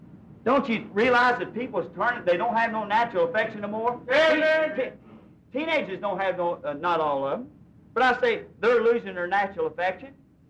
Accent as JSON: {"language": "English", "region": "the South", "country": "United States", "said": "I'm from the South."}